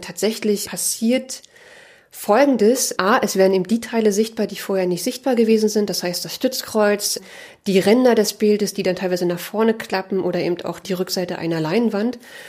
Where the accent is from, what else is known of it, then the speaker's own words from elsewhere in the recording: Berlin, Germany; born there; now in Leipzig, Germany; Ich wurde 1980 in Ostberlin geboren. Ich bin 2003 zum Studium nach Leipzig gekommen.